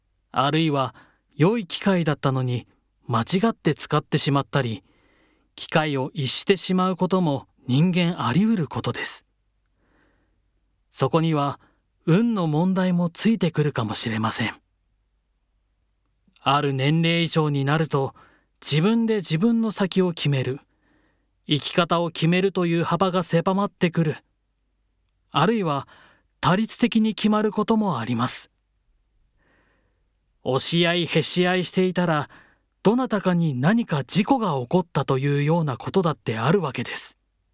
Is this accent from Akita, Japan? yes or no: yes; Akita, Japan; ある人に、あなたはどこのご出身ですかと聞かれ、秋田ですと言ったら反応が止まりました。